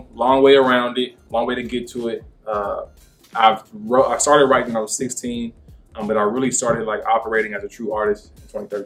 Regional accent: Lawton, Oklahoma, United States; And growing up in Lawton, Fort Steele, Oklahoma, a lot of our life was military

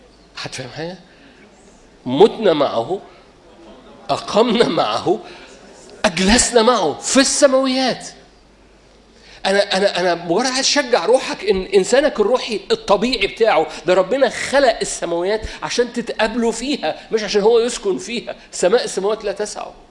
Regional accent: Cairo, Cairo Governorate, Egypt; وماشي بيه بقاله 20 سنه عندنا في القاهره

